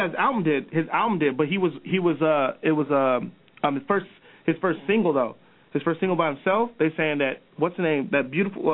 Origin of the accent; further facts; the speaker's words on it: New Mexico, United States; man, I'm from New Mexico, and, like, we either bump South music, we was bumping South music or West Coast music